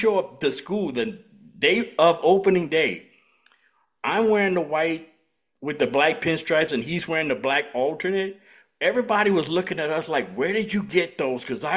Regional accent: Louisiana, United States; And as a kid growing up in Louisiana, I was 17 years old.

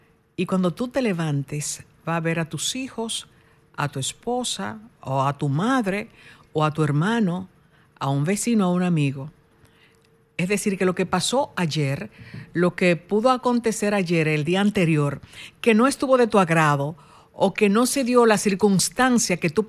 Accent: Dominican Republic; Somos dominicanos y debemos cuidarnos.

